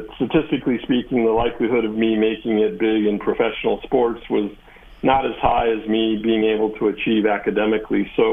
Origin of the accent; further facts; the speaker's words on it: Crown Point, Indiana, United States; And The rest is history, growing up in Crown Point, Indiana.